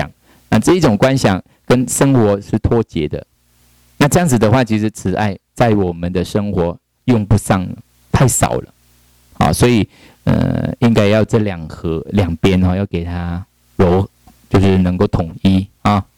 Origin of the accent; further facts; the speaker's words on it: Taiwan; 那中文班都是我们台湾人啊大陆人嘛